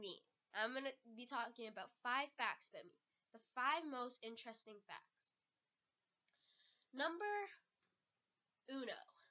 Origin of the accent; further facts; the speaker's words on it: Guelph, Ontario, Canada; I'm actually half Korean. I'm partly Scottish and I'm Canadian as well. The reason why my parents moved here was because they thought it was going to be a better economy, like it was. So they started off, they moved to Toronto, and then they ended up moving to Guelph.